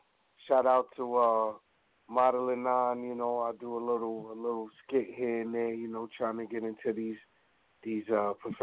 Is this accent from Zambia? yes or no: no; New York, United States; Well, you know, like I said, I'm from New York, so I'm booking shows out here.